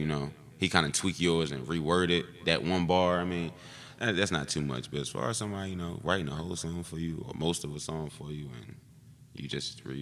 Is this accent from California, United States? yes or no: no; Philadelphia, Pennsylvania, United States; I mean, of course, he's from Philly. I'm from Philly, you know, so we always going to support the home team.